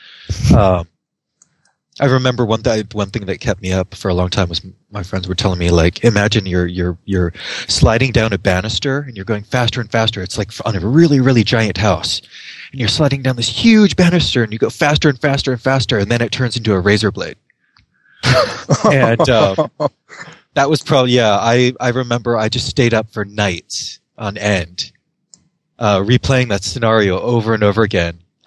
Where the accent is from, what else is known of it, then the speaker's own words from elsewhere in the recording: Sunnyvale, California, United States; we'd get so much loot where I grew up in Sunnyvale.